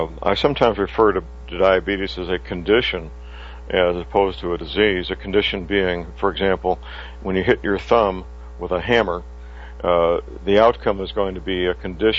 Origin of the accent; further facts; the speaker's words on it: St. Louis, Missouri, United States; Dr. Myers is a chiropractic physician practicing in my hometown, St. Louis, Missouri.